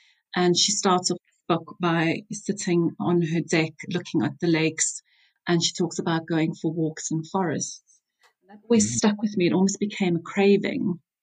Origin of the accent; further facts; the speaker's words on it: South Africa; now in United States; I grew up in South Africa.